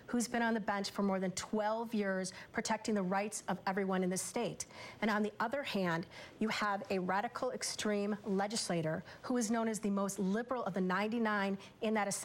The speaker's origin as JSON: {"language": "English", "region": "Wisconsin", "country": "United States", "tie": "born or raised there", "said": "thank you to everyone in my home state of Wisconsin for watching."}